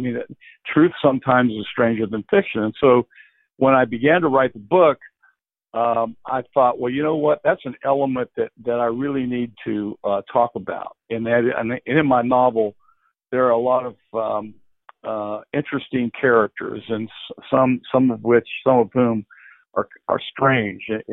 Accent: West Virginia, United States; I mean, I changed the name of my hometown, the Augie's hometown, but it is set in the early parts of it are set in West Virginia.

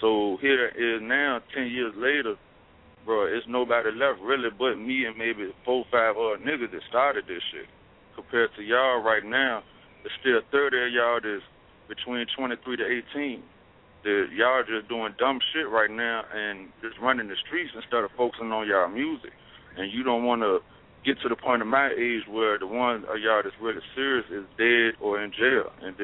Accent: Richmond, United States; So it's just like my family, my niggas that I grew up with in Richmond that knew me before I went to Memphis and came back

